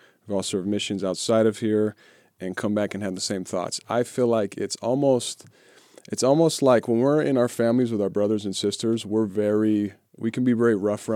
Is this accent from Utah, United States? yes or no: yes; Utah, United States; when they come here to where we were raised in Utah